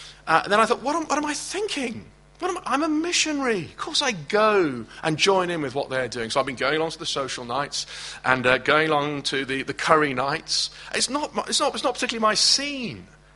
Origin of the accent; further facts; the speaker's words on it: United Kingdom; You know, we're British, I don't want to interfere.